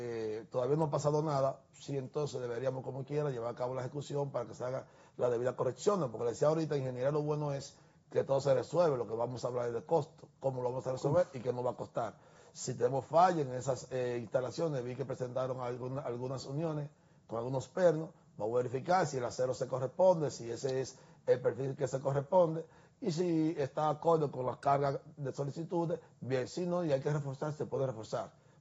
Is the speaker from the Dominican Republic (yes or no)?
yes; San Francisco de Macorís, Duarte, Dominican Republic; Si tú vas al nordeste, que es donde yo soy de San Francisco, hay una oficina.